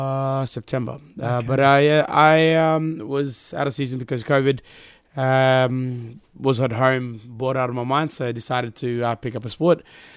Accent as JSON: {"language": "English", "town": "Manus Island", "region": "Manus Province", "country": "Papua New Guinea", "moved": "yes", "lives_now": "Cairns, Australia", "said": "Originally, I'm from Papua New Guinea, from a small town called Manus Island. Nice. But I moved up here 2011 for school."}